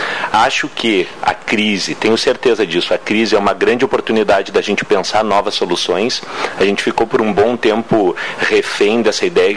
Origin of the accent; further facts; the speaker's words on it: Palmeira das Missões, Rio Grande do Sul, Brazil; Eu venho de Palmeira das Missões, estudei em escola estadual e sei o quanto é importante o papel desses professores